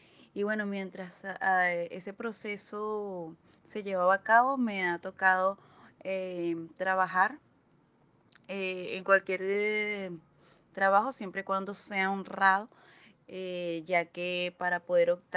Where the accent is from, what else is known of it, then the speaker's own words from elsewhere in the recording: Valencia, Carabobo, Venezuela; moved away as an adult; now in Chile; de Valencia, Estado Carabobo, Venezuela.